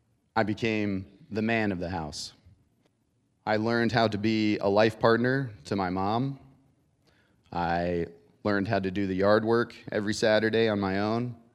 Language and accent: English; Greene County, Virginia, United States; This brings me back to growing up in Virginia. We won't talk about that one tonight. So I grew up in a special place called Greene County, Virginia. That's green with three E's.